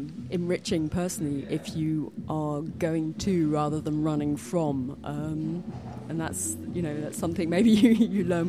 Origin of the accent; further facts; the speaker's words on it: London, United Kingdom; So I grew up in London